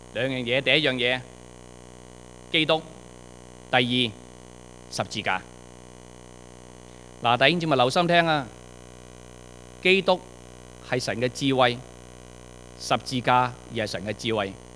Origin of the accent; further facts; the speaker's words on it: China; 我们中国人不敢啊，在新年的时候是空手见自己父母的